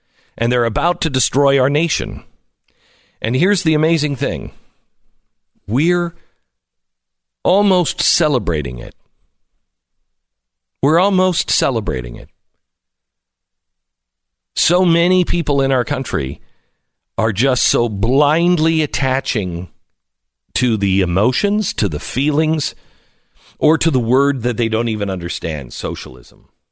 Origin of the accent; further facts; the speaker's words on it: Mount Vernon, Washington, United States; I grew up in the Seattle area, grew up in Mount Vernon, Washington.